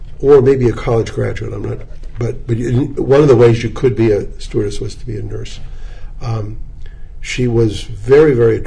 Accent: Marblehead, Massachusetts, United States; also born or lived in Boston / Belmont / Worcester; I was born in Boston, and they lived with me in Belmont when I was really small, then Worcester, Massachusetts, until, I'm going to guess, I was 6 or 7 years old. Then we moved to Marblehead, Massachusetts, which is on the North Shore above Boston.

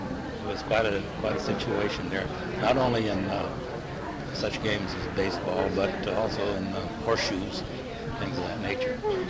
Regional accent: San Diego, California, United States; also born or lived in Anaheim; I was born in Anaheim, California in 1908. My family had been in San Diego, and in fact, my mother and dad had been married here in 1896.

